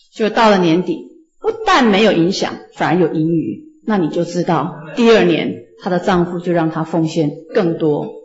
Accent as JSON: {"language": "Chinese", "country": "China", "lives_now": "Ithaca, United States", "said": "我们中国人呢，我们中国人的教会，你看我们在伊萨卡这里"}